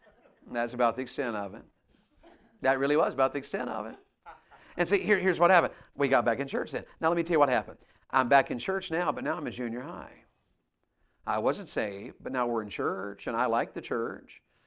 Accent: Bible Belt, United States; I was 15 years old growing up in the Bible Belt.

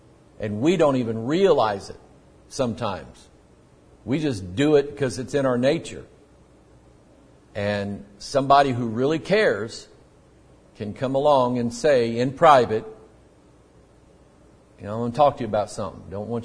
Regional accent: United States; And I can't apologize for living in America, being an American, and wanting better things for my country.

